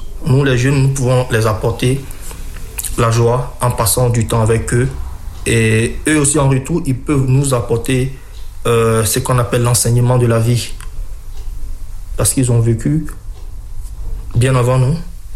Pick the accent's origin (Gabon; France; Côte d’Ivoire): Côte d’Ivoire; Je suis originaire de la Côte d'Ivoire.